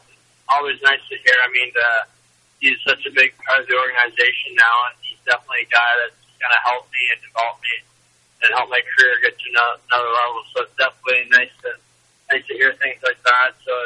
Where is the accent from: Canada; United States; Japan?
Canada; Summerside, Prince Edward Island; I've had great support for my whole life growing up in Summerside. It's a real tight-knit community